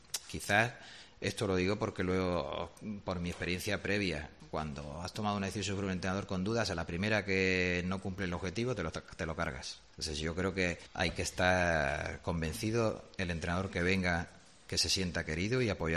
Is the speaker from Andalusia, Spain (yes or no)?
yes; Hinojosa del Duque, Andalusia, Spain; now in Seville, Spain; pero yo soy un hombre de retos. Abandono mi pueblo, Hinojosa del Duque, me voy a Sevilla a buscarme la vida.